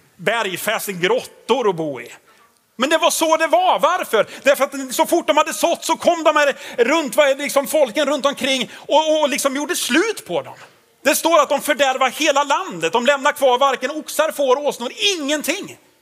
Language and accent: Swedish; Tidaholm, Västra Götaland County, Sweden; men jag är ju från Tidaholm. Och det är jag stolt över.